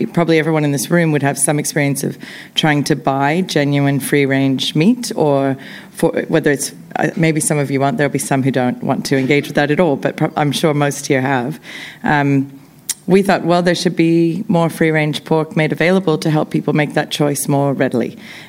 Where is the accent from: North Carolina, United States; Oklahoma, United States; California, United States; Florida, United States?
California, United States; also born or lived in Oregon; that was really standard for us growing up in California and Oregon.